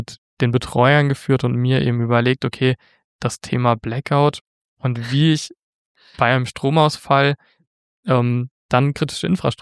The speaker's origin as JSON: {"language": "German", "town": "Wermelskirchen", "region": "North Rhine-Westphalia", "country": "Germany", "tie": "born there", "said": "weil ich gebürtiger Wermelskirchner bin"}